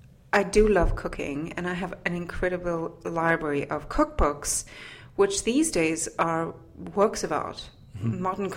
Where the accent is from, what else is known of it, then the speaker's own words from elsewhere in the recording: South Africa; I grew up in South Africa, where it's basically just one long summer rather than four seasons. And we have a very ingrained tradition of working, cooking on campfires. In fact, my house growing up had an outdoor kitchen